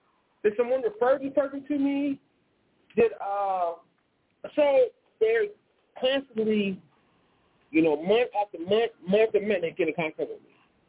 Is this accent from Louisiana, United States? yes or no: no; Richmond, California, United States; I'm in California. What city? I'm from Richmond, California.